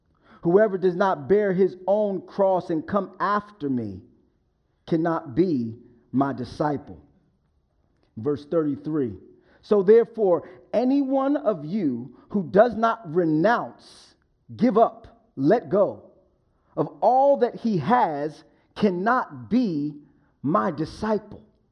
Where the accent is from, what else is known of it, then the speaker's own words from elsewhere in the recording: Englewood, New Jersey, United States; Now, I remember growing up in Englewood, New Jersey. I was, again, right outside of New York City.